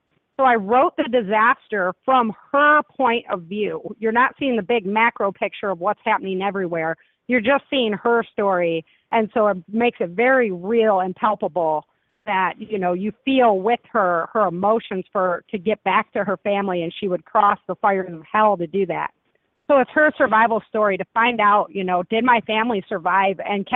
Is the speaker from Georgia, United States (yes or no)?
no; Michigan, United States; I grew up in Michigan, and I grew up out, you know, on 5+ acres out there, and I was bow hunting and fishing the Great Lakes with my dad